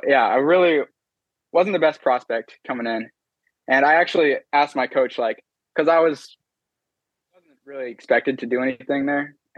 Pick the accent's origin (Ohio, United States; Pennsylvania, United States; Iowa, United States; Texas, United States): Iowa, United States; So I think my town, maybe we had like 1,000 people, like, our graduating class was like 60. So it was pretty small town.